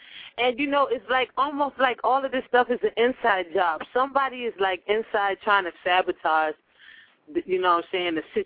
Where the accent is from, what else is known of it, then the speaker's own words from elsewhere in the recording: Ibadan, Oyo, Nigeria; I'm from the west side. So I'm from the west side also. So you know, I'm from Oyo State, Ibadan.